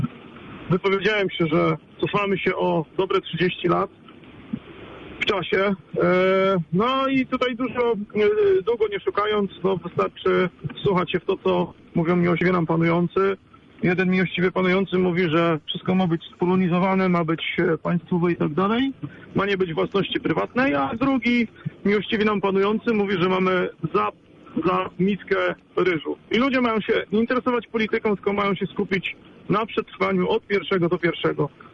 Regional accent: Środa Wielkopolska, Greater Poland Voivodeship, Poland; Ja jestem ze Środy Wielkopolskiej.

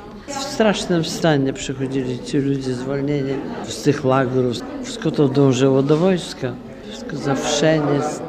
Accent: Lviv, Lviv Oblast, Ukraine; Ja z Lwowianka, to ja o Lwowie ciągle.

